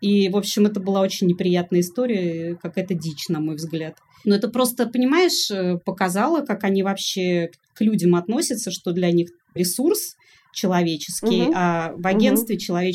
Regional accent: Saint Petersburg, Russia; я родилась в Питере и всю жизнь свою там прожила сознательную, поэтому я себе другого не представляю.

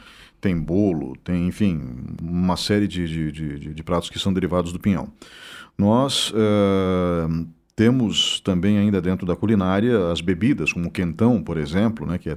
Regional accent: Blumenau, Santa Catarina, Brazil; now in Ponta Grossa, Brazil; Eu sou ponta-grossense, estou aqui há mais de 30 anos, passei a maior parte da minha vida aqui, mas cresci em Blumenau, num colégio chamado Sagrada Família, das Irmãs da Divina Providência

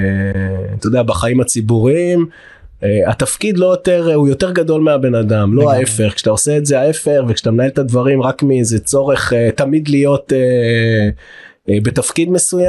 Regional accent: Jerusalem, Jerusalem District, Israel; אני ירושלמי במקור

